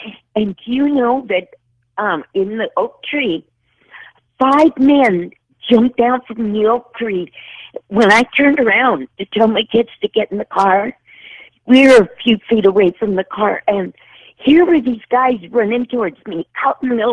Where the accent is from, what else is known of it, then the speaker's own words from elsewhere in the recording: California, United States; moved away as an adult; I grew up in California, and I lived there until I was about 42. And, you know, David, I lived out in the desert, you know, in different towns.